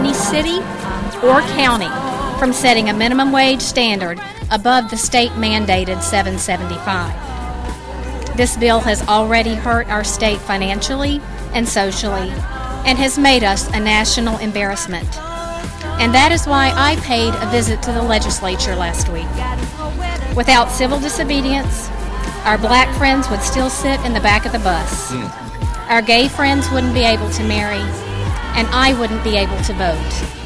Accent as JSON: {"language": "English", "town": "Raleigh", "region": "North Carolina", "country": "United States", "tie": "born or raised there", "said": "I'm from Raleigh, and I'm a North Carolina native."}